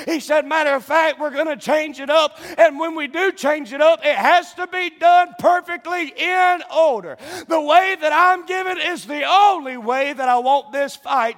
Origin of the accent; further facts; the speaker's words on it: Savannah, Georgia, United States; There's a preacher not far from where I grew up in South Georgia, Savannah, Georgia